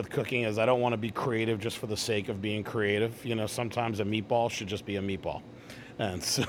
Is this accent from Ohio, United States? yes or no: no; Long Island, New York, United States; now in Atlanta, United States; I'm originally from New York. Me and my meatball recipe. So I grew up on Long Island.